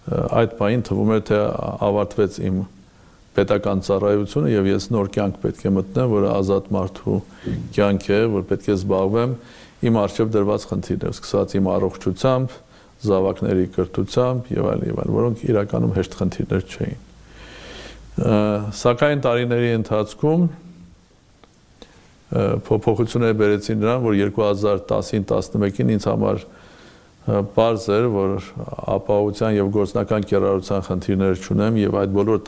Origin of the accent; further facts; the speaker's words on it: Armenia; ես Սփյուռքում ապրող հայաստանցի եմ եւ Հայաստանում ապրող ինչ որ իմաստով նաեւ սփյուռքահայ եւ քանի որ կյանքիս կես ապրել եմ դրսում եւ ոչ միայն Բրիտանիայում այլ տարբեր երկրներում